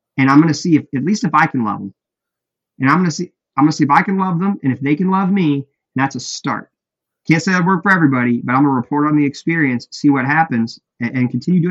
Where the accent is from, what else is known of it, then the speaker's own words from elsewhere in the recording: United States; I'm American.